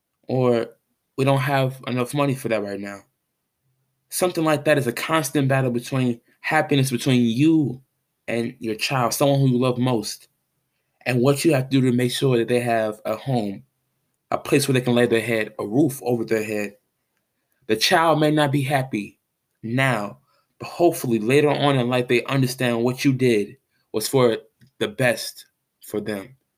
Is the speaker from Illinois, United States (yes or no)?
yes; East St. Louis, Illinois, United States; I'm from East St. Louis, Illinois. I'm currently 19 years old and I attend the illustrious Hampton University.